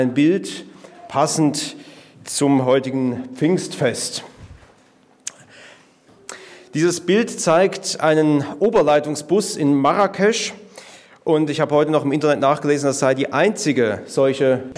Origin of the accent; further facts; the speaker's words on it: Winterthur, Zurich, Switzerland; born there; so einen typischen Trolleybus aus Winterthur. Das ist meine Geburtsstadt.